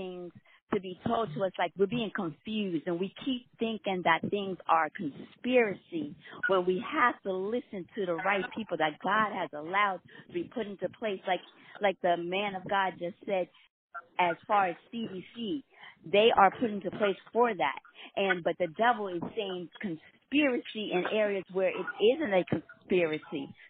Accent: Texas, United States; I'm from Texas.

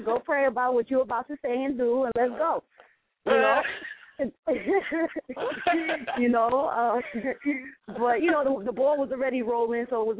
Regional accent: Milwaukee, Wisconsin, United States; You know, I'm from Milwaukee.

